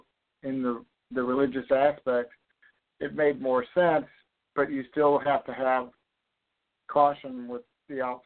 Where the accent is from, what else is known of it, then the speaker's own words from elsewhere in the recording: Ireland; And being Irish myself, it was interesting because some of them tied into my Irish heritage.